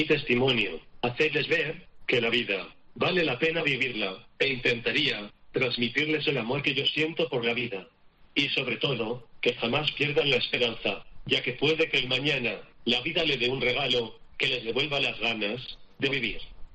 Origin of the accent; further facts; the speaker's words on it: Catalonia, Spain; Yo, como catalán que soy, estoy harto del independentismo.